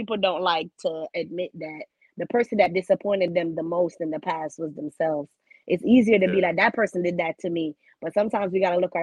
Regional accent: Jamaica; now in Fort Lauderdale, United States; I'm Jamaican, so you know, I'm a Fort Lauderdale. So it feels like I'm close to home.

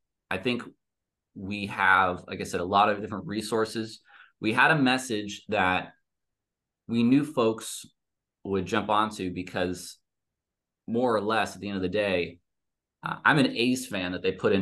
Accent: California, United States; I'm from the East Bay, lived in Oakland. So this was a sort of a coming home for me of sorts.

